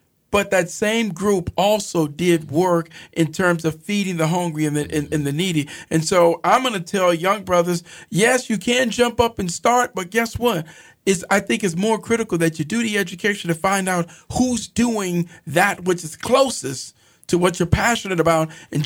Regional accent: Richmond, California, United States; I'm from Richmond, California, the Bay Area

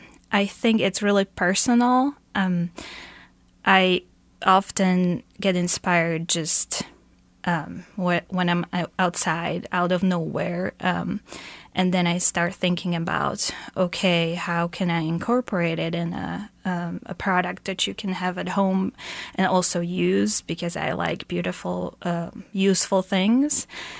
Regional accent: Slovakia; I take inspiration from my home country of Slovakia

